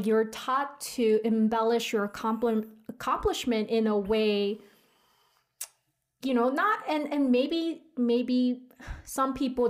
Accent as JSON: {"language": "English", "country": "South Korea", "tie": "born or raised there", "said": "growing up in Korea and people not really liking, I mean, to put it bluntly, arrogance, right?"}